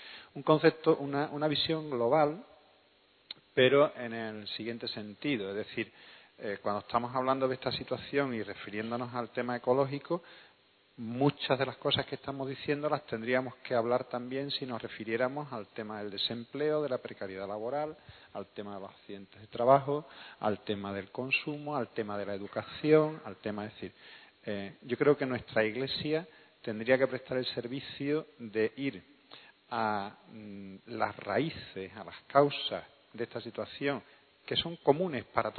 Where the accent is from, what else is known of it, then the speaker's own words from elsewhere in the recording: Seville, Andalusia, Spain; Los que somos de Sevilla tengo entendido perfectamente. Hablamos igual.